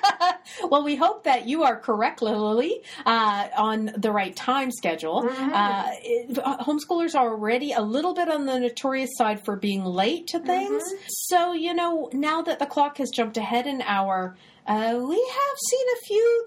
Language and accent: English; Canada; Oh, see, there we're Canadian.